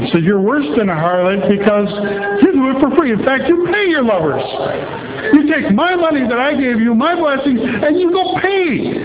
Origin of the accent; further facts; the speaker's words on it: Wisconsin, United States; Phil thought I was kidding when I come from Wisconsin, when I said there's a tavern on every corner up there, and down here there's a church.